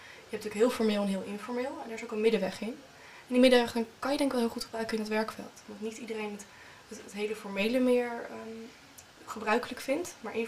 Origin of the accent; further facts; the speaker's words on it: Almere, Flevoland, Netherlands; now in Zwolle, Netherlands; Ik kom uit Almere en woon momenteel in Zwolle. Ik ben 18 jaar oud